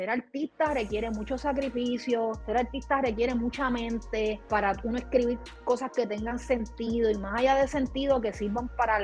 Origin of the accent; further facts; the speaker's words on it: Puerto Rico; pierdes la esencia de yo como puertorriqueña, que yo sé cuál es el reggaetón duro, que a Puerto Rico le encanta